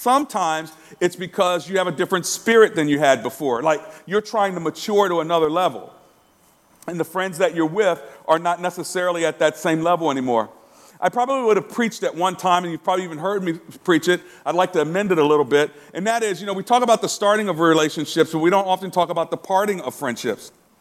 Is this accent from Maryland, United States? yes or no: yes; Maryland, United States; and me coming from Prince George's County, Maryland, we didn't like the same heroes.